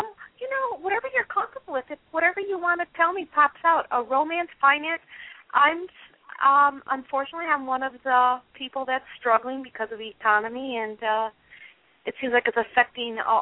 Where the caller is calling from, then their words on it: Florida, United States; I'm calling from Florida.